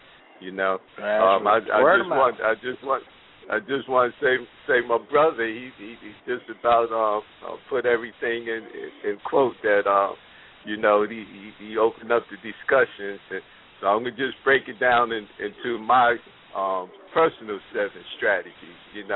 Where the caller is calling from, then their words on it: New Jersey, United States; I'm calling in from Finland, New Jersey.